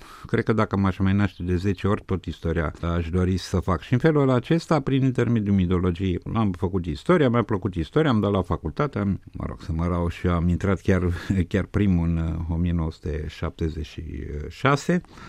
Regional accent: Arad, Arad County, Romania; ulterior eu am copilărit la Arad, unde stăteau bunicii

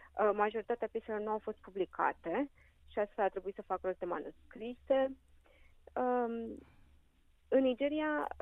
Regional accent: Romania; Da, am fost născută și crescută în România, dintr-o mamă româncă și tatăl nigerian.

